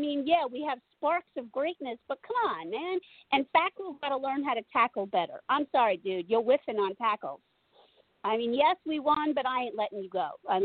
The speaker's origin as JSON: {"language": "English", "region": "New York", "country": "United States", "said": "Hey, I'm a New Yorker, and I expect greatness."}